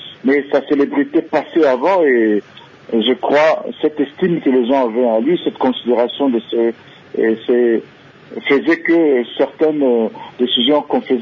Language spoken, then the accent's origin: French; Kinshasa, DR Congo; je suis natif de la commune de Kinshasa. Je suis né, j'ai grandi sur l'avenue Maloukou et c'est juste derrière l'avenue Ngungu